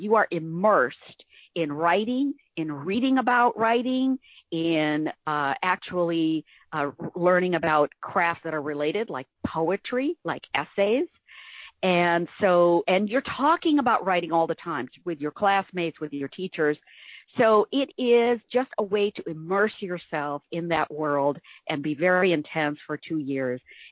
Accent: Ames, Iowa, United States; Yeah, and you know, growing up in Iowa, I think was really interesting for that, because, you know, back in 1967, when we first arrived in Ames, people hadn't seen, the people who lived there had not seen a lot of Indians like us, right?

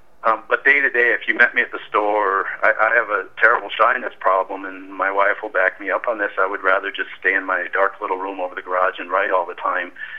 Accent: New Auburn, United States; And so when I lived in my hometown of New Auburn, I made over 100 calls a year

